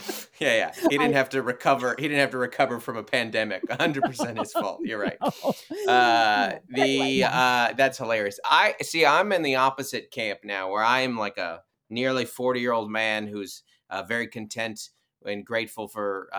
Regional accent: Seattle, Washington, United States; now in San Diego, United States; I'm from Seattle. I live in San Diego.

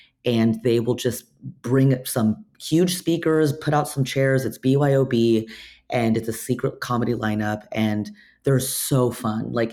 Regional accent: California, United States; Like, I grew up in Orange County, and I think like a lot of my fellow, you know, peers who grew up in a town like Orange County with immigrant parents

